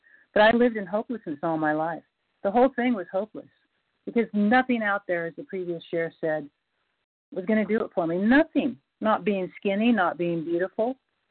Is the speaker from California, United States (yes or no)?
no; North Carolina, United States; I'm from North Carolina, and I don't think I need to share after all those.